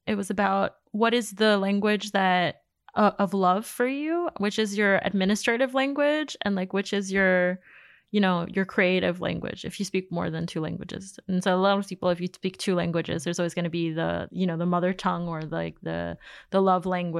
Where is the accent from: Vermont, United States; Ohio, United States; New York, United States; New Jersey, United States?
New York, United States; New York City; I grew up in Queens.